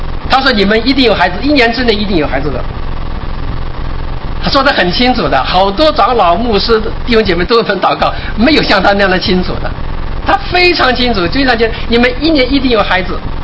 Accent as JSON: {"language": "Chinese", "country": "China", "said": "我们中国人其实都知道，我们有句话叫头上三尺有神明啊"}